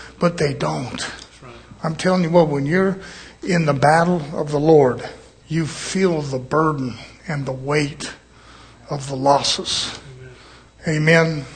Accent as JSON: {"language": "English", "country": "United States", "said": "I'm an American. I raised up the same way."}